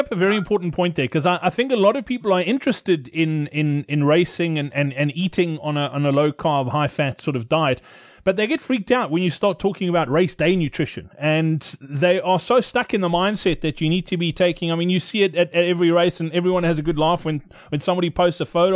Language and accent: English; South Africa; because as a South African, I know this. We're a meat and potatoes and three veg type of country.